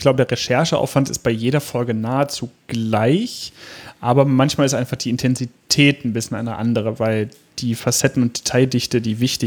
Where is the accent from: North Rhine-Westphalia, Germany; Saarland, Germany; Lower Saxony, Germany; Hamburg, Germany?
Lower Saxony, Germany; Hanover; Herrn Oberbranddirektor A.D. Lange aus Hannover, also auch noch der Amtsleiter der Feuerwehr meiner Heimatstadt